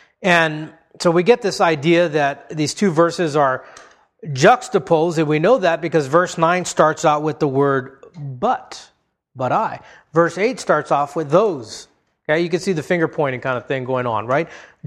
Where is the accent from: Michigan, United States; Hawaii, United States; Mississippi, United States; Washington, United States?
Hawaii, United States; I remember growing up in Hawaii, and there was a mountain there called Pali.